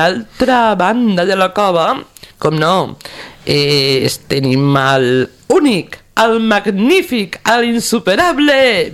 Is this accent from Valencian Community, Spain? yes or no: yes; Pego, Valencian Community, Spain; Sóc de Pego.